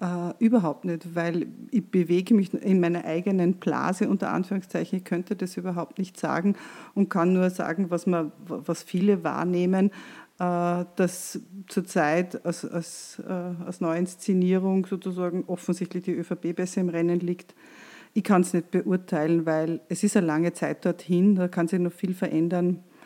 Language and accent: German; Austria; in welche Richtung geht es bei uns in Österreich weiter